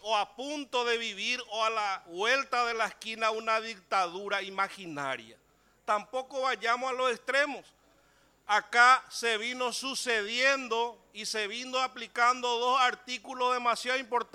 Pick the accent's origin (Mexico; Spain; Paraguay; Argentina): Paraguay; Sin inseguridad no hay prosperidad, no hay un sueño colectivo que podamos desarrollar como paraguayos.